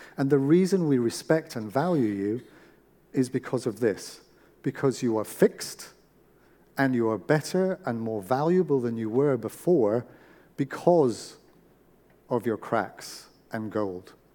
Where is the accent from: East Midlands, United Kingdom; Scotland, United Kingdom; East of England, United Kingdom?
Scotland, United Kingdom; I'm Scottish, so.